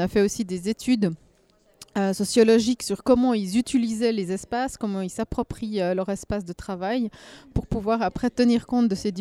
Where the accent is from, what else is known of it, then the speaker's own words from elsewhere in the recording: Switzerland; je viens de Suisse.